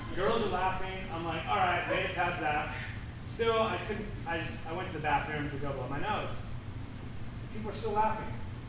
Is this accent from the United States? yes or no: yes; Seattle, Washington, United States; growing up in Seattle, a lot of sinus infections and sorts. A lot of things going on up here.